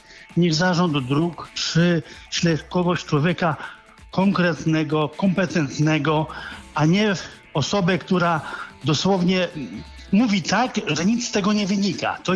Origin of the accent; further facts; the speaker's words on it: Szczecin, West Pomeranian Voivodeship, Poland; jestem ze Szczecina.